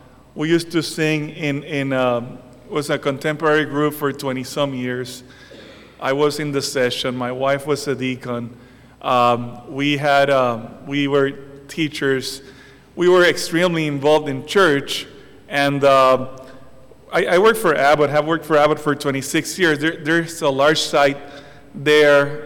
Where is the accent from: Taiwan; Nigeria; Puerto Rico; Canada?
Puerto Rico; English is a second language; my accent is from West Gurnee, but Pastor Bill already said I'm from Puerto Rico